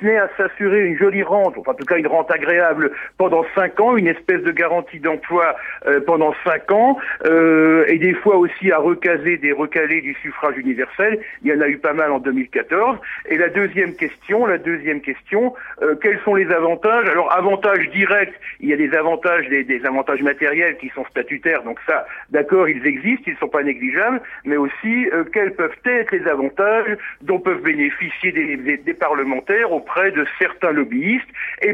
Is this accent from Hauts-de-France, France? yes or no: no; Strasbourg, Grand Est, France; Bonsoir, et moi je suis strasbourgeoise. Je vous appelle de Strasbourg, donc le Parlement européen. J'habite pas très loin en plus.